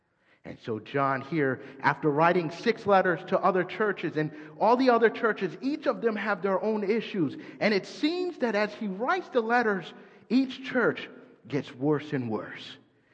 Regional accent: East Coast, United States; So here I am from the East Coast in my Mazda 3

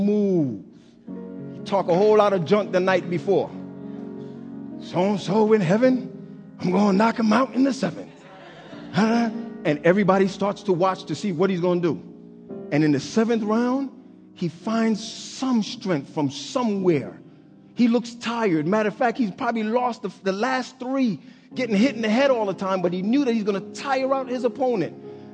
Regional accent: the South, United States; I'm from the South. I don't want nobody to know I'm from the South.

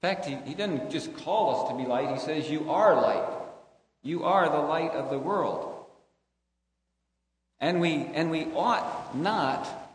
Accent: Cincinnati, Ohio, United States; I grew up in Cincinnati, Ohio. And we lived out in the suburbs about 8 or 10 miles from the church.

